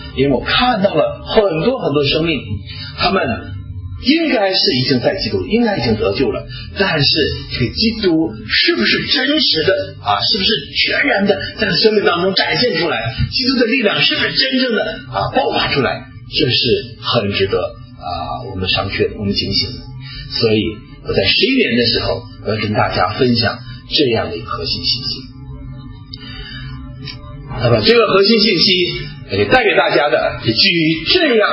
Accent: China; 这对我们中国人来讲很难

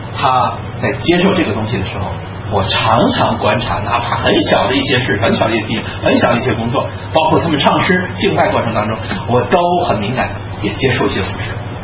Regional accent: China; 我们中国人特别有这个毛病啊，会上不说会下说

